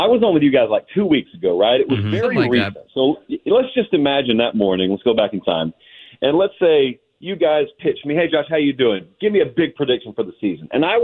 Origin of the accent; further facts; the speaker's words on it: the South, United States; I am in the South. I grew up in the South. I live in the South. I'm in the South.